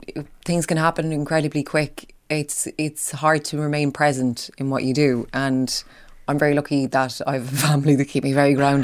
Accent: Mullingar, Leinster, Ireland; accent: Midlands; now in United Kingdom; I came from Mullingar and I was living in Dublin. I used to get slagged off from my accent when I first moved to Dublin

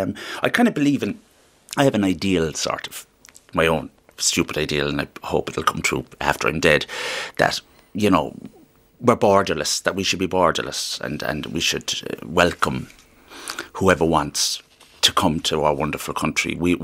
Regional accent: Ireland; it's amazing how people just come toward you as an Irish man.

